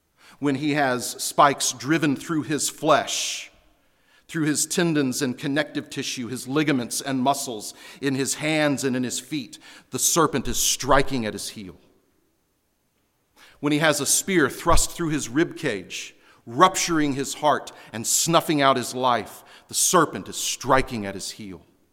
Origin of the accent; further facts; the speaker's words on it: Houston, Texas, United States; I was raised in Houston, Texas. It's a hot, kind of a semi-tropical environment. We had a fig tree in our backyard.